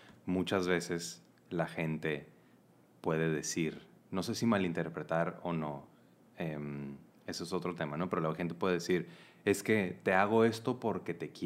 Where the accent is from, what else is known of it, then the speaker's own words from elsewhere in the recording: Mexicali, Baja California, Mexico; moved away; Me he dado cuenta después de que salí de Mexicali, que me fui a vivir en la Ciudad de México